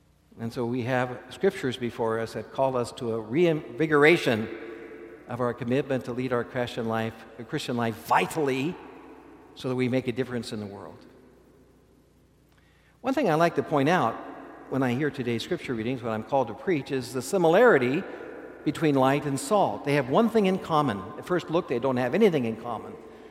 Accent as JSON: {"language": "English", "region": "Kansas", "country": "United States", "said": "And I come from Kansas where we had lots of bushel baskets."}